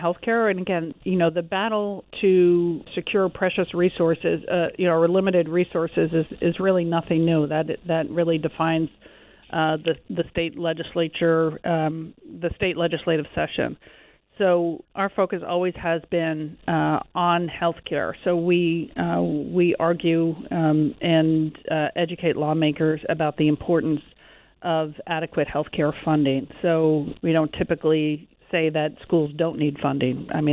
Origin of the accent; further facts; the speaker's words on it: Vermont, United States; I came from Vermont and lived through the single-payer experiment that Vermont lived through, and I learned a lot in that.